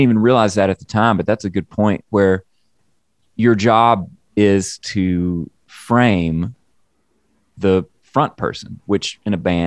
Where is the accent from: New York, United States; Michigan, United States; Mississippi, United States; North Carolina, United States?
Mississippi, United States; just north of the town I grew up in Mississippi.